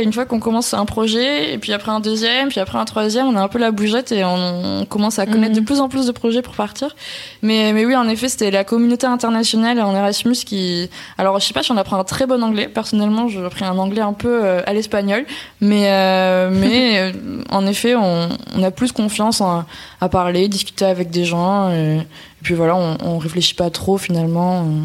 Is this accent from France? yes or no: yes; France; quand on est français, on peut un peu raconter, on parle en français très très vite